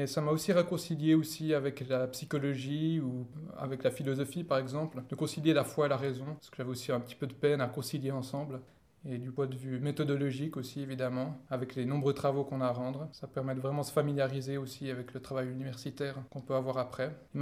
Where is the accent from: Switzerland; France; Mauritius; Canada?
Switzerland; je viens de Suisse.